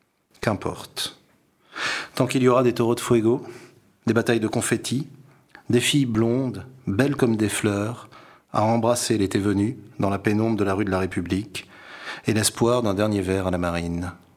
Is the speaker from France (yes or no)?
yes; Saint-Jean-de-Luz, Nouvelle-Aquitaine, France; je suis d'ici, je suis de Saint-Jean-de-Luz. C'est ici que j'ai appris la lenteur des choses